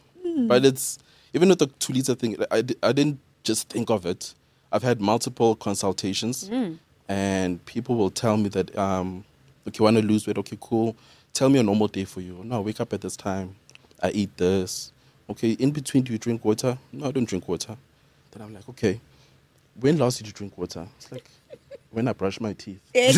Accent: Soweto, Gauteng, South Africa; So, second born out of two other brothers, from Soweto, Midlands.

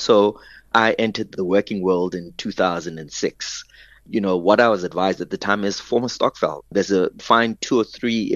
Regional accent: Mamelodi, Gauteng, South Africa; Is, as I said, I come from Mamelodi.

